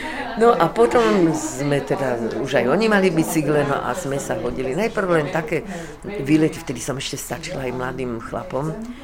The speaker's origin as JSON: {"language": "Slovak", "town": "Levoča", "region": "Prešov Region", "country": "Slovakia", "said": "Ja som z Levočesom"}